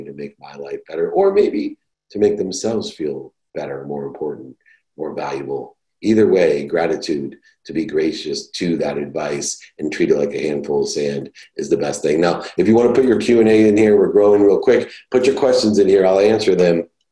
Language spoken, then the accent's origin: English; San Diego, California, United States; I'll give you an example. I'm from San Diego.